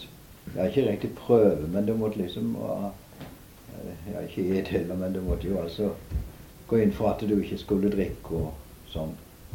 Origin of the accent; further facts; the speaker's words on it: Landvik, Agder, Norway; Nei, da kom vi fra Øvre Landvik og rundt forbi der.